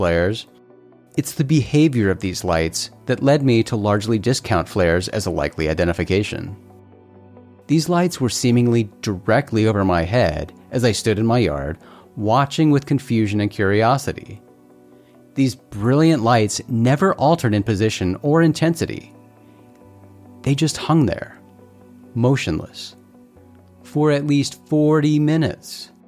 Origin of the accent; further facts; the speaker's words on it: Phoenix, Arizona, United States; I grew up in Phoenix's far west valley. I'm talking about the middle of nowhere, nothing but desert all around.